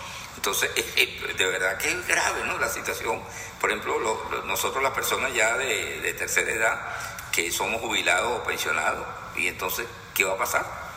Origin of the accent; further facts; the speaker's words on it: Venezuela; moved away as an adult; now in United States; nosotros como pensionados venezolanos, que somos jubilados, teníamos, estoy hablando del pasado, que la pensión se nos pagaba a los que estábamos fuera del país, tanto los venezolanos que están en España como los que estábamos en USA.